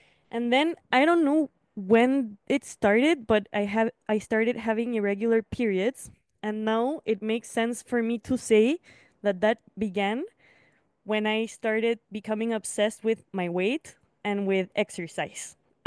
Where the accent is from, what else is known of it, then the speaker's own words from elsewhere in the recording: Chile; I come from Chile in South America.